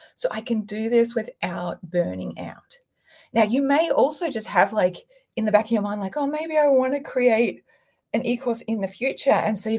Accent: Australia; People sometimes ask me why I charge in US dollars, even though I'm Australian.

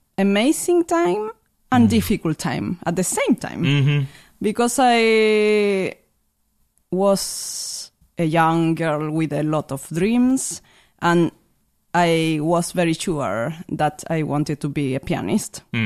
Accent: Santiago, Santiago Metropolitan Region, Chile; now in Sweden; Yes, I am from Santiago.

